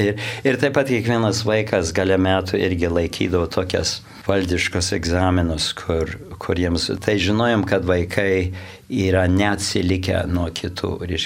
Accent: Chicago, Illinois, United States; aš jau gimęs ir augęs Čikagoje ir mano vaikai jau, reiškia, antrą kartą gimę Amerikoje

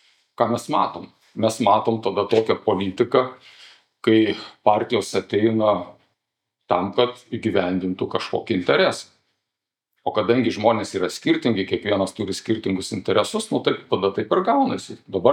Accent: Panevėžys, Panevėžys County, Lithuania; Esu panevėžietis pagal kilmę

